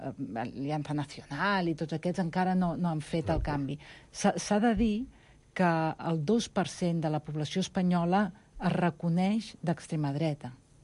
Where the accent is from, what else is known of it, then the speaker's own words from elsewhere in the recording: Vic, Catalonia, Spain; A veure, els que som de Vic, recordem